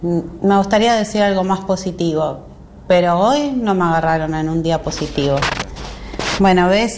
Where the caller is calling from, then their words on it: Villa Crespo, Buenos Aires, Argentina; de Villa Crespo.